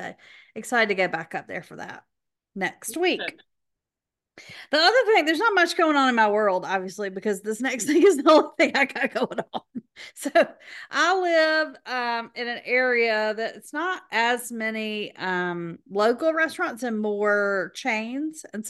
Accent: Macon, Georgia, United States; I am from Macon.

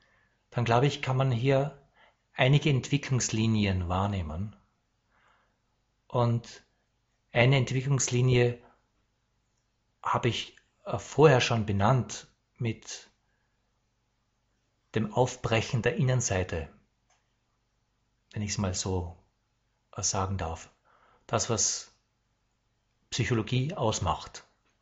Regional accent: Austria; Ich meine, in Deutschland war es extrem, aber aus Österreich, wo ich herkomme, ich weiß, da war das absolut extrem

